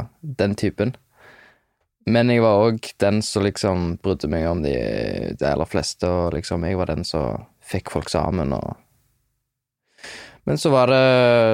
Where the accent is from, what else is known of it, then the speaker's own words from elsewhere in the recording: London, United Kingdom; also born or lived in Norway; Jeg vokste opp i London, eller jeg flyttet til London når jeg var 5.